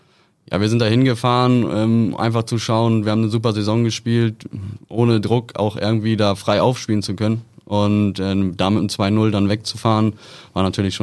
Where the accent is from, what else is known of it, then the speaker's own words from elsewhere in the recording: Hamburg, Germany; ich als Hamburger